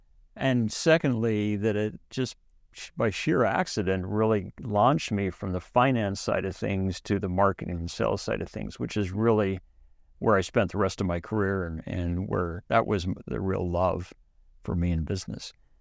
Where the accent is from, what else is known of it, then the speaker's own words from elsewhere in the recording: Utah, United States; and we thought, well, we're both from Utah. Let me take a trip to Utah and see if there's anything there of any interest.